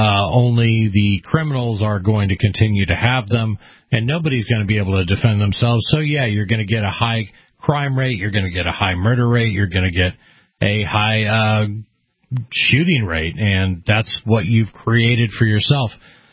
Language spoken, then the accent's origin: English; Oregon, United States; We're going to change gears a little bit and go back to my home state of Oregon.